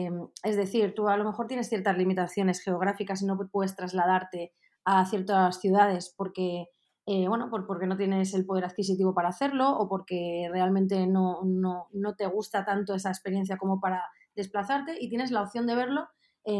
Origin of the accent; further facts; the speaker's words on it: Madrid, Community of Madrid, Spain; born there; mi socio como yo somos nacidos en Madrid